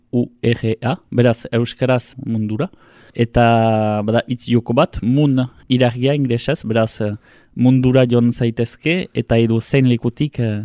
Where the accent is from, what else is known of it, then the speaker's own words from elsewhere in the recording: Hasparren, Nouvelle-Aquitaine, France; Azparnekoa naiz, Azketakoa